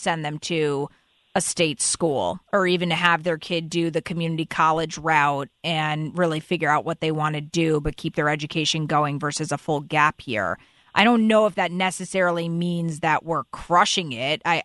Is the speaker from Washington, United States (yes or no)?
no; Stamford, Connecticut, United States; So growing up in New York, right outside of New York, I grew up in Stamford.